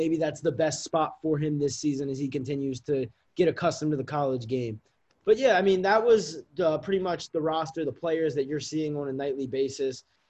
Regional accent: Maryland, United States; Growing up, obviously, I'm from the area. I'm from Anne Arundel County, Maryland. So not necessarily Baltimore

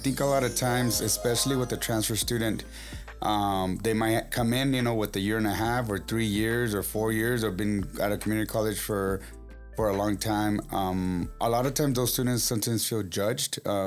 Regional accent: La Quinta, California, United States; start my story, as a 7-year-old little boy, right? We moved to the Coachella Valley. If I can say that I was born and raised in the Coachella Valley, I would, but I was just raised in this amazing valley.

